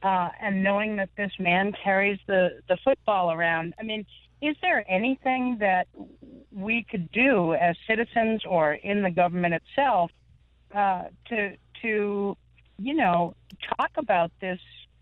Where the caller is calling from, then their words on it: Bernardston, Massachusetts, United States; Oh, great. Yeah, I'm from Bernardston, Massachusetts.